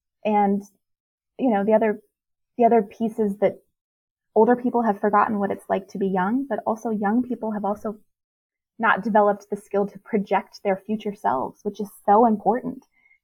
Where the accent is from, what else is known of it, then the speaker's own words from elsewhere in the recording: Arizona, United States; Arizona, my home state, you know, is the birthplace of Sun City